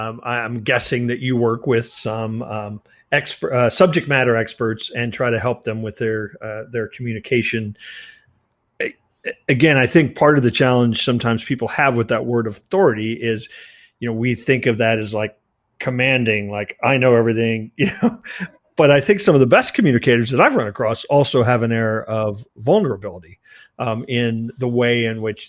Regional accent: Midwest, United States; I'm a Midwesterner

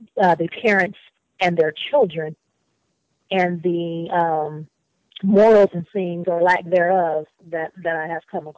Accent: San Diego, California, United States; Well, I can say that, you know, being in San Diego with the warm weather afforded us a lot of park time and beach time

